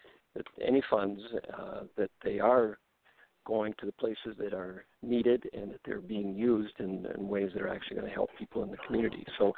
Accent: Minneapolis, Minnesota, United States; also born or lived in Bloomington; I grew up in Minneapolis, but have lived out here. My family moved out to Bloomington when I was in high school, and I've lived out here for most of my life.

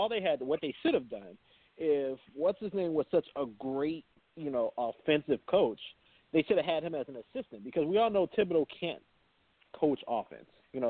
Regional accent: Chicago, Illinois, United States; We're all from Chicago, and we know how Chicago do the job. We ain't the easiest people to deal with.

